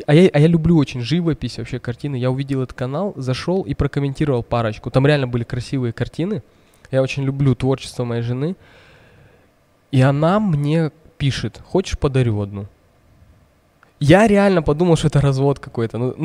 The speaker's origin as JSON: {"language": "Russian", "country": "Russia", "said": "Я из России сам, а моя жена, она с Украины, вот отсюда, с Киева."}